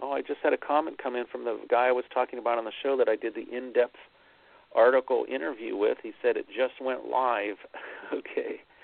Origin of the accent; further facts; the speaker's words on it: Pittsburgh, Pennsylvania, United States; But he, in my hometown of Pittsburgh, when he got up and played the Christian stuff, Pittsburgh's, I love my hometown, but they can be pretty tough, you know.